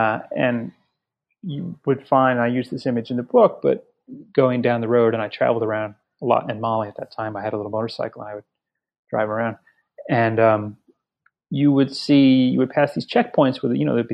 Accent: New Orleans, Louisiana, United States; I grew up in New Orleans. I grew up in a sort of polyglot and interesting kind of town. Spent most of my formative years in the South

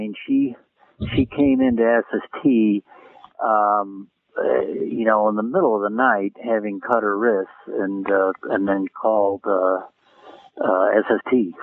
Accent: Chicago, Illinois, United States; I grew up in Chicago, and I knew how retarded it was musically

